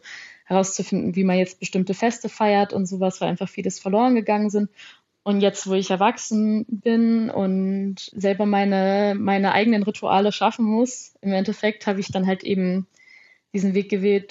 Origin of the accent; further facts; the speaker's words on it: United States; moved away; weil ich bin erst in den USA aufgewachsen und da war es halt das Normalste der Welt. Also wir waren auch immer in jüdischen Orten